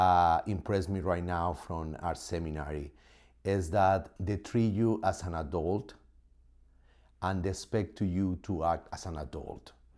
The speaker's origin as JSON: {"language": "English", "town": "Orlando", "region": "Florida", "country": "United States", "said": "I think challenging the weather, being in Massachusetts, because I'm coming from Orlando, I never experienced the snow before."}